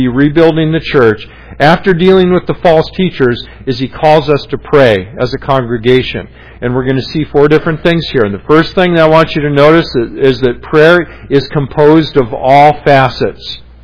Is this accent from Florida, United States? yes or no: no; Los Angeles, California, United States; Now, God is not the big dodger in the sky, like I remember growing up in Los Angeles, hearing Tommy Lasorda talk about.